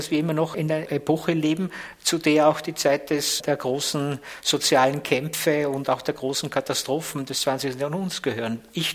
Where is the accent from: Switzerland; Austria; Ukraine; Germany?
Austria; Steyr, Upper Austria; Die sind beide nicht dort aufgewachsen, wo ich aufgewachsen bin, in Steyr